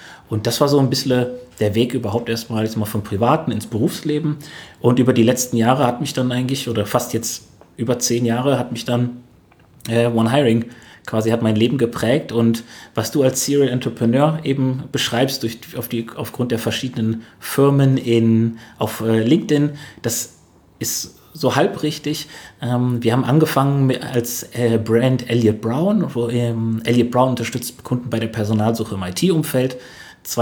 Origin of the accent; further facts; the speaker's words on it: Bonn, North Rhine-Westphalia, Germany; Und ursprünglich aber komme ich aus Bonn, bin da aufgewachsen, zur Schule gegangen, habe mein Abitur gemacht.